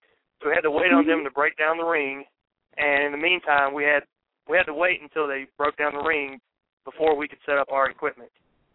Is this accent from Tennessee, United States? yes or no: yes; Lewisburg, Tennessee, United States; it was in a shack in my hometown of Lewisburg, Tennessee